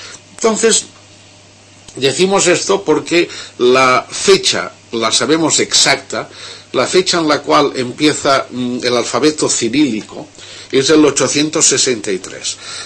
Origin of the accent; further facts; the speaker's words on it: Catalonia, Spain; los catalanes, pues venimos de los íberos